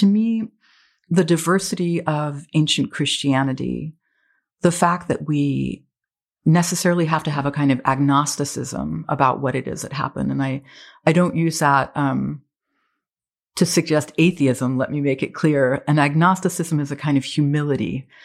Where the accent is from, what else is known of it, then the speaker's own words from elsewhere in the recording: Beirut, Beirut Governorate, Lebanon; So I grew up in part in Beirut, and I grew up at the beginning of the Civil War.